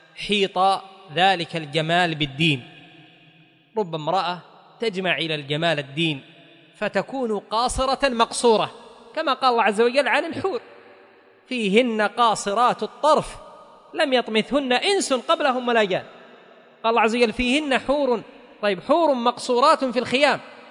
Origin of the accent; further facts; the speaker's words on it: Yemen; حتى تخلخلت كثير من البيوت خاصة عندنا في اليمن، هذا لهجتنا، تعودنا ونحن صغار نسمع إلا هذا